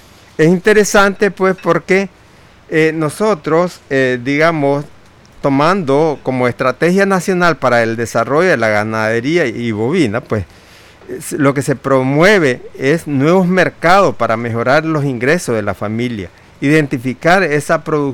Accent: Nicaragua; para nosotros como nicaragüenses

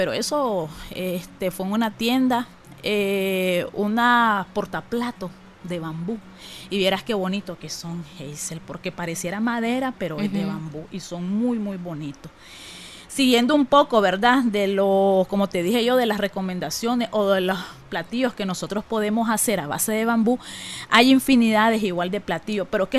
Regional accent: Nicaragua; nosotros como nicaragüenses

